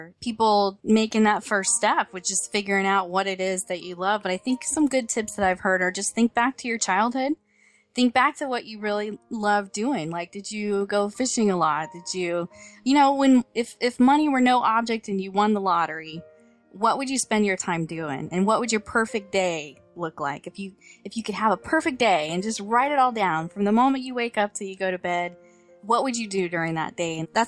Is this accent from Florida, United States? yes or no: yes; Orlando, Florida, United States; I'm born and raised in Orlando, so it's a little bit different.